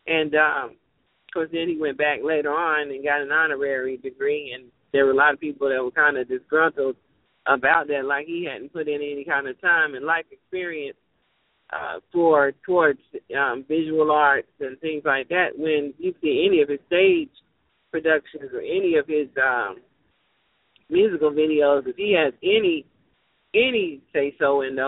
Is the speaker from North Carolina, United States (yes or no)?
yes; North Carolina, United States; I am originally from LaMance County, and here I am in Mecklenburg County, which is a more progressive, an urban area, not a rural, and I don't want to go home.